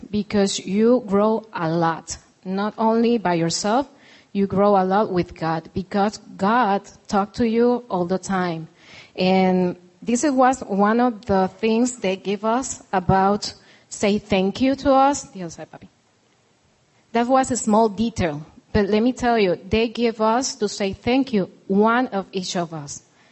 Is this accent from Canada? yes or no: no; Puerto Rico; or for my case, I come from Puerto Rico.